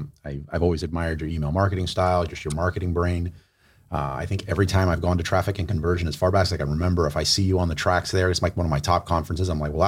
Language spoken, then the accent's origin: English; Miami, Florida, United States; I was born and raised in Miami.